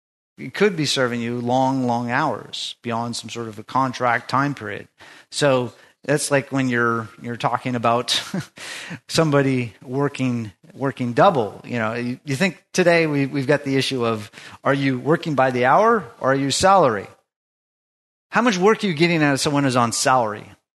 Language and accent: English; Alaska, United States; When, you know, my friends, when I was growing up in Alaska, you know, they love to go fishing